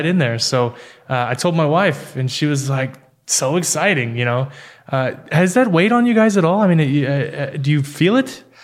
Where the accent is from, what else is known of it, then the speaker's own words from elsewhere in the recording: Texas, United States; so we come from Texas. Marijuana is a big no-no there.